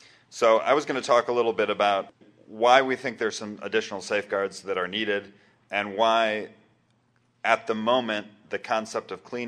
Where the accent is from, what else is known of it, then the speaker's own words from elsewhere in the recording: Syracuse, New York, United States; now in Texas, United States; I grew up in Syracuse, New York. I've been here in Texas about 20 years